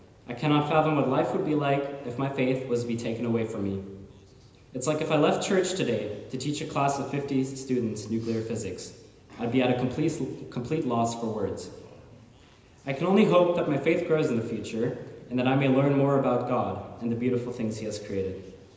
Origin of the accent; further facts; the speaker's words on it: Erlangen, Bavaria, Germany; born there; English is a second language; I was born in Erlangen, Germany on January 11th, 2003.